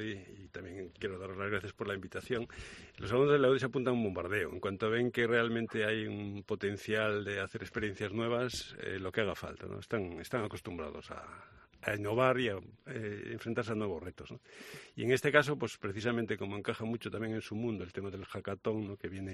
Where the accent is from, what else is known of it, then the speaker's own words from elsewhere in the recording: Galicia, Spain; somos gallegos